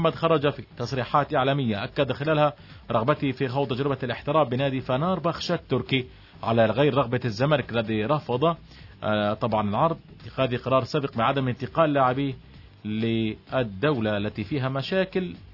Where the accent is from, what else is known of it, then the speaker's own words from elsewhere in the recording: West Bank, Palestine; وعندنا في الضفة الغربية بقول لك والله عندنا أندية محترفين